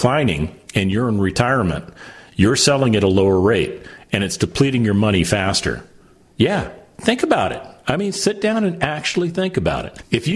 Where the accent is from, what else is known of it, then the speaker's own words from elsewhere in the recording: Las Vegas, Nevada, United States; Now, I have to admit, when I was a kid, I grew up in Las Vegas